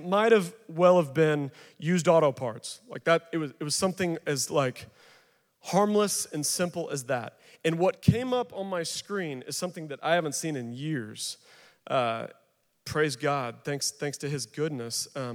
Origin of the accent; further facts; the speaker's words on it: Missouri, United States; You might know them as pop snaps or whippersnappers where I grew up in Missouri.